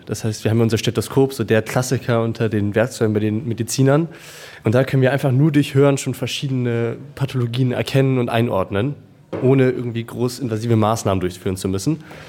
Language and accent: German; Chemnitz, Saxony, Germany; Ich komme eigentlich aus Chemnitz, aus Sachsen, mit dem Auto ungefähr 3 Stunden.